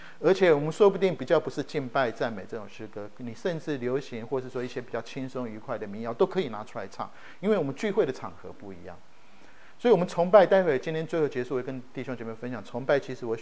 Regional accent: Taiwan; 那我们从台湾来的弟兄，我们服过兵役的

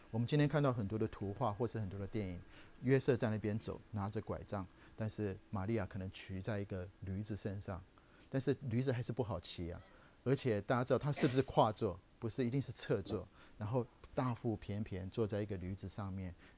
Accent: Taiwan; 或是我们从台湾来叫做报户口

